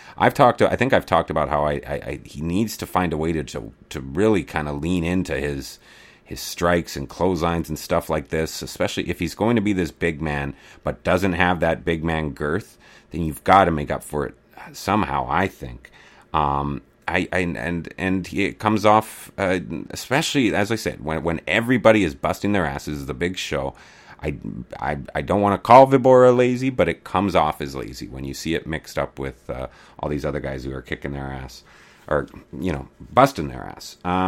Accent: Canada; as you know, I'm Canadian

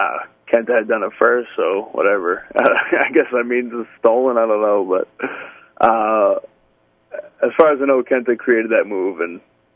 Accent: Peabody, Massachusetts, United States; now in Ipswich, United States; I'm originally from Peabody. I live up in Ipswich now.

